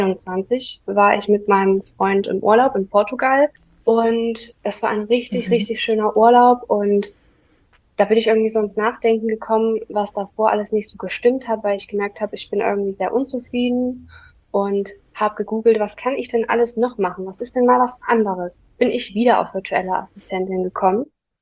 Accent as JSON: {"language": "German", "region": "Saxony", "country": "Germany", "said": "ich bin 24 Jahre alt und ich komme aus der Nähe von Dresden. Hier wohne ich mit meinem kleinen Hund und meinem Freund"}